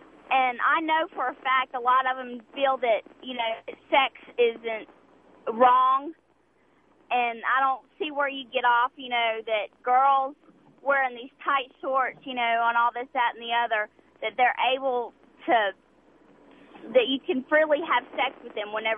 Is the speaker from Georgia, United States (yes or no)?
yes; Lawrenceville, Georgia, United States; I'm from Lawrenceville.